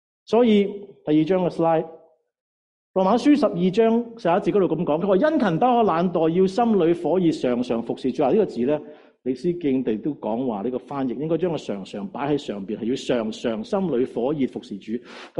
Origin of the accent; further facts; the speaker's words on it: Saskatchewan, Canada; also born or lived in Alberta; 我在沙省長大，我在亞省住了26年、27年，所以我見冰見雪見很多